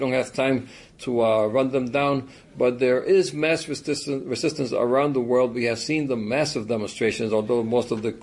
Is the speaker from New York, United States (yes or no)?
yes; New York, United States; also born or lived in Puerto Rico; I am a pro-independence Puerto Rican. I was born in Puerto Rico, raised up here in New York